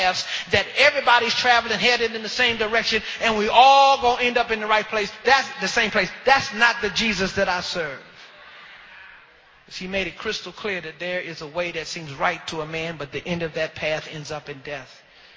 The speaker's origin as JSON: {"language": "English", "town": "Glenarden", "region": "Maryland", "country": "United States", "tie": "born or raised there", "said": "I grew up in this church. I grew up in First Baptist Church here of Glen Arden."}